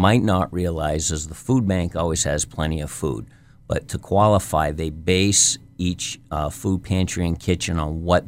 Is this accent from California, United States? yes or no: no; Milan, New Hampshire, United States; And growing up in Mylan, New Hampshire, I know that, I mean, there's not a lot of large corporate support